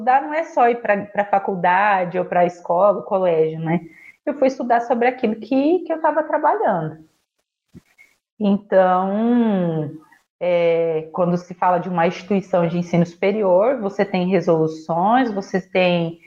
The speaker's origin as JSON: {"language": "Portuguese", "town": "Campo Mourão", "region": "Paraná", "country": "Brazil", "said": "Eu sou da cidade de Campo Mourão, sou de uma família de comerciantes."}